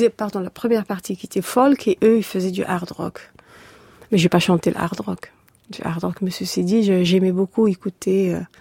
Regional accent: Algeria; moved away; J'ai perdu mes contacts, de toute façon, dès que je suis partie d'Algérie en 99.

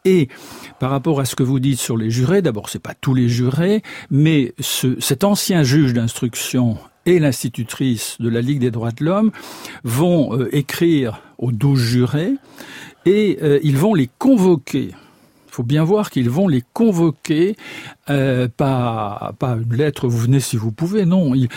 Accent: Brittany, France; et je le dis en tant que Breton

